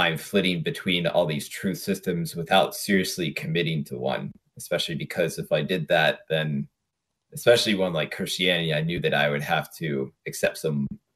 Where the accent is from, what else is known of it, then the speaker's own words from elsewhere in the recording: Washington, District of Columbia, United States; Now, I had a lot of biases growing up in Washington, D.C. My family was ostensibly Jewish, but really scientifically materialist.